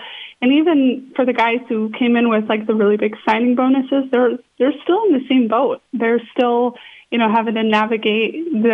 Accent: Michigan, United States; They are the Class A affiliate of the Detroit Tigers, which is the team in my home state here in Michigan.

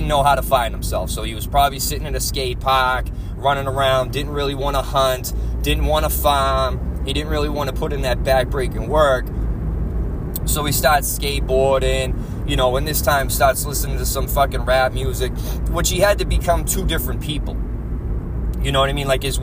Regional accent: Boston, Massachusetts, United States; now in New Hampshire, United States; so I come from Boston and I moved up here. I moved to New Hampshire about 10 years ago, right?

